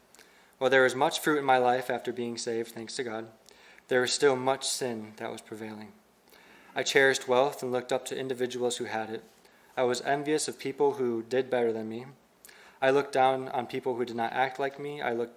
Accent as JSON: {"language": "English", "town": "Lansing", "region": "Illinois", "country": "United States", "tie": "born or raised there", "said": "So I grew up in Lansing, Illinois, right on the border of Illinois and Indiana near Chicago, and was born into a Christian home."}